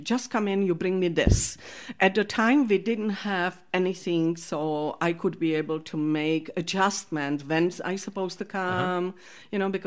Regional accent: Ostrava, Moravian-Silesian Region, Czechia; English is a second language; And then I came not from Prague, but from Ostrava, which is a smaller city than Prague

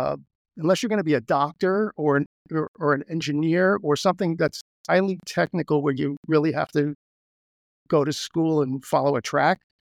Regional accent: Queens, New York, United States; also born or lived in East Brunswick, United States; Well, I originally grew up in New York, but we moved to New Jersey in 1965 from Queens.

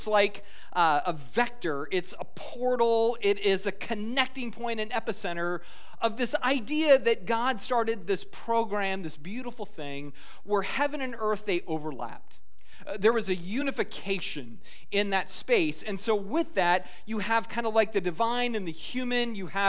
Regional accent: Scotland, United Kingdom; I'm actually going to wear my kilt tomorrow as a Scotsman, just joining with the Irish a little bit.

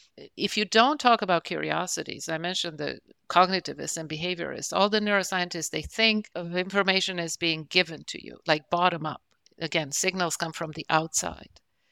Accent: Israel; born or raised there

